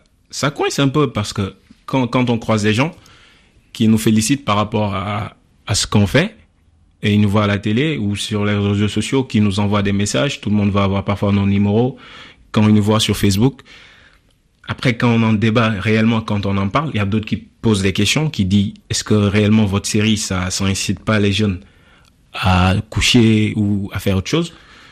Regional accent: Senegal; also born or lived in Abidjan, Côte d'Ivoire; je suis né à Abidjan. Après, je suis au Sénégal, j'ai grandi là-bas. Durant les vacances, je suis un peu à Bamako, parfois à Conakry.

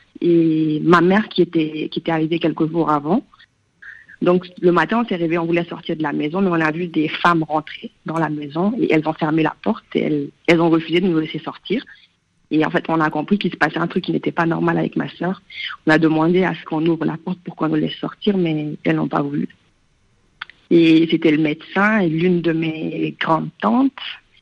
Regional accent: Guinea; En fait, je suis guinéenne aussi et j'ai 23 ans aujourd'hui.

